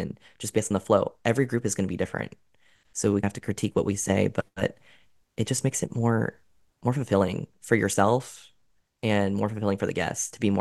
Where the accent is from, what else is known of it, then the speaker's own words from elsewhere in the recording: Fort Myers, Florida, United States; born there; I was born in Fort Myers, Florida.